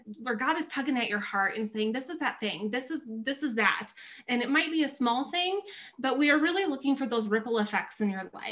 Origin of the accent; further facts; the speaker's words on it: Alexandria, Minnesota, United States; I somehow tricked him into moving back to my hometown in Alexandria, Minnesota, where we are currently in a polar vortex.